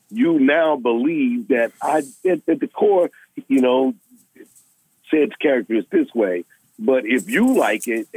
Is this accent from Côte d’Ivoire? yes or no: no; St. Louis, Missouri, United States; because I came in from St. Louis and I was a little corporate.